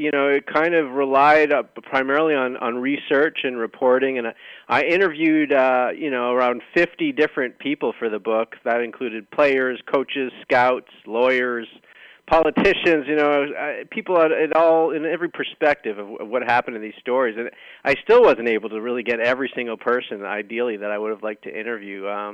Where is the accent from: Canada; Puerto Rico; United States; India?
Canada; Montreal, Quebec; growing up in Canada, I'm a lifelong hockey fan, and at a particular time when I was growing up in Montreal